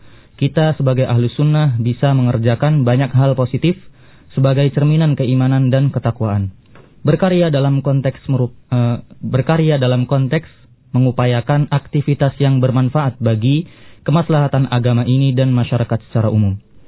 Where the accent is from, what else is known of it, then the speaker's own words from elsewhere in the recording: Cirebon, West Java, Indonesia; Ana juga asli Cirebon Ustaz?